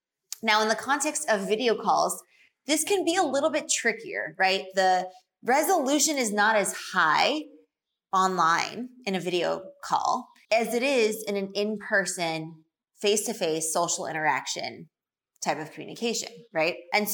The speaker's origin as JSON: {"language": "English", "region": "New York", "country": "United States", "said": "I'm from New York, and that's just the thing."}